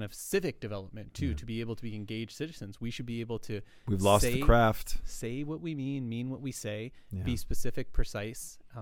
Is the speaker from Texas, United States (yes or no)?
no; California, United States; three places on the West Coast, which is where I lived. I was from Southern California, and just Notre Dame in the middle.